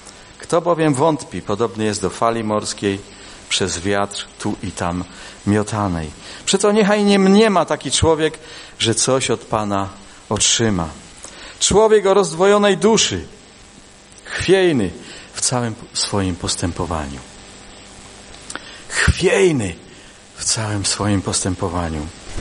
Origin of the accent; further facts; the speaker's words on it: Cieszyn, Silesian Voivodeship, Poland; born there; Wiecie, ja się urodziłem w Cieszynie, 200 metrów od tego mostu.